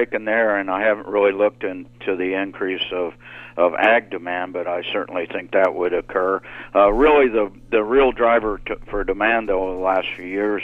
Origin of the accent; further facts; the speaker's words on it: United States; You know, as an American kid growing up in the 60s, we all knew about 20 Mule Team Borax.